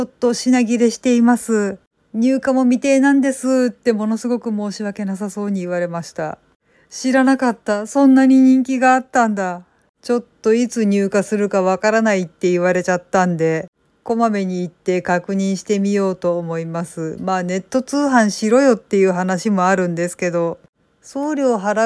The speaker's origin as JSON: {"language": "Japanese", "region": "Kansai", "country": "Japan", "said": "私もともと関西人で大阪に住んでいたので"}